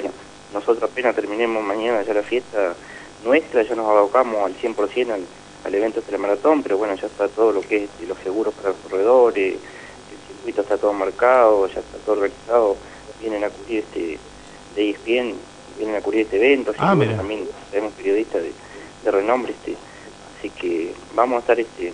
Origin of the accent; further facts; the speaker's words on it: Tres Lagos, Santa Cruz, Argentina; un agradecimiento para toda la gente acá de mi pueblo que trabaja para festejar el día nuestro